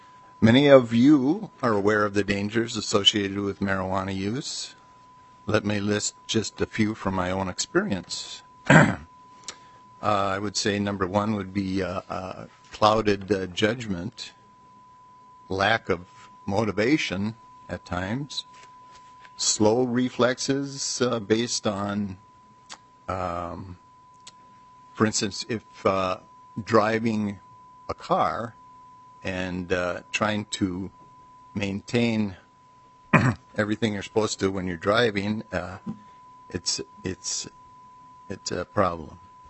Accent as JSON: {"language": "English", "region": "Midwest", "country": "United States", "tie": "born or raised there", "said": "Growing up in the Midwest during the 70s, I was exposed to and participated in the marijuana culture."}